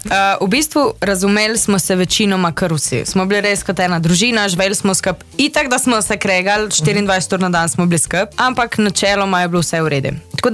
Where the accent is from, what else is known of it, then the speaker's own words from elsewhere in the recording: Cerknica, Inner Carniola–Karst, Slovenia; Kakor veste, sem iz Notranjske, iz Cirkence. V bistvu na glas mi še malo bolj v Loško dolino šibano, ker sem original tam